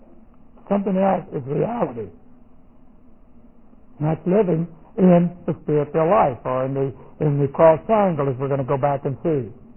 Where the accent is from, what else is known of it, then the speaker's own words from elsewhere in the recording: United States; I wasn't a German. I'm an American. I'm in the United States Army.